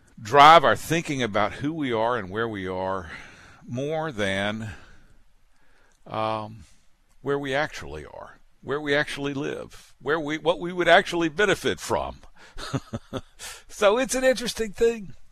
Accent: Mobile, Alabama, United States; also born or lived in Mississippi; I was born in Mississippi. Don't hold it against me. Not too far over the state line. You know how that goes. But it was in Mississippi. Spent a lot of time growing up in Alabama. Spent a lot of time growing up in Mobile.

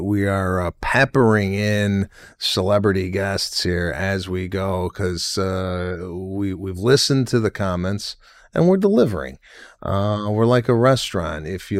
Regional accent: Arlington Heights, Illinois, United States; It is a town over where I grew up in Arlington Heights.

